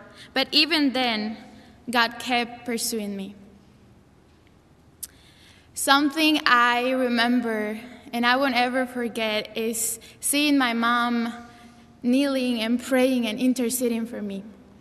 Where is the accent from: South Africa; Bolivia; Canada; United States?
Bolivia; I am from Bolivia